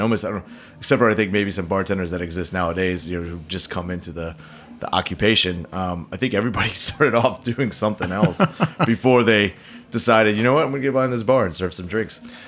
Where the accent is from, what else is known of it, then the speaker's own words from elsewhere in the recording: New York, United States; So I am from the U.S. I know it's a crazy thing. Soccer players come from the U.S. I was born and raised in New York